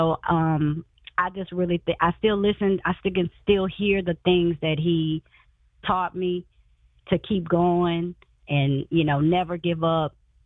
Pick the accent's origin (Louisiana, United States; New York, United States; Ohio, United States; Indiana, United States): Louisiana, United States; Lafayette; I am Creole from Lafayette, Louisiana.